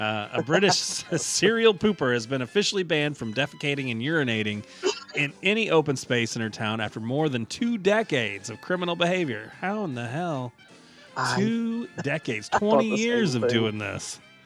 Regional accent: Illinois, United States; Well, to be fair, the area that I'm from, I think we've talked about it before, but I grew up on the Illinois side of the St. Louis area, and there's a lot of farmland that was very close to where I grew up

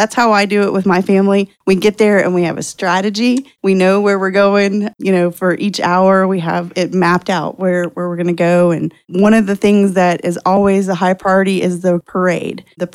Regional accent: Southern US, United States; It is, for me as a Southerner, one of the most strange and awesome things to do.

